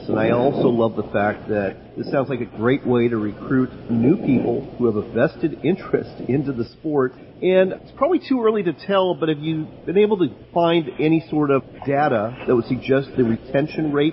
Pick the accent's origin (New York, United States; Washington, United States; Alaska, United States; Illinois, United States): Washington, United States; In my home state of Washington, we actually have a commission